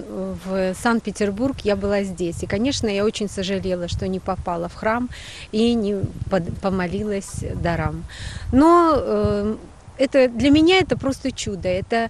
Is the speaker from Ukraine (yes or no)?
yes; Sevastopol, Ukraine; город моего детства, мой родной город, город русской славы, Севастополь.